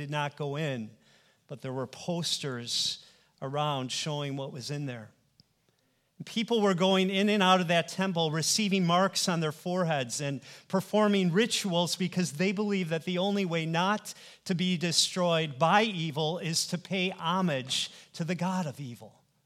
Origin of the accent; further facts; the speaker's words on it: United States; And the people of Nepal were very welcoming and warm toward me as an American guest.